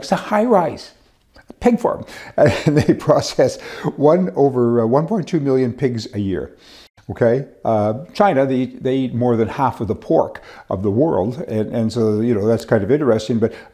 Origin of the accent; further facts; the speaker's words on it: Canada; now in United States; You know, I'm a dual citizen, but I grew up in Canada, so I have a bit of the Canadian mentality. And of course, I'm in the US now most of the time.